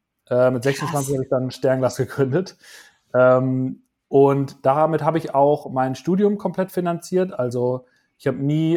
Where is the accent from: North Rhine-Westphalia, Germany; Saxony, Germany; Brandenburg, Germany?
North Rhine-Westphalia, Germany; Münster; wo ich aufgewachsen bin in Münster